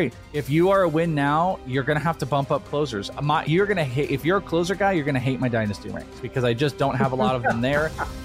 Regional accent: Wales, United Kingdom; For Bogman, I am Welsh.

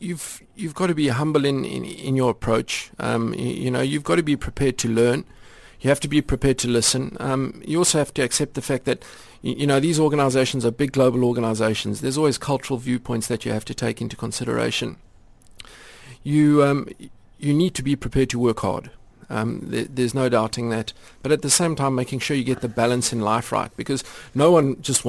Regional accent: South Africa; I finished my undergraduate degree in South

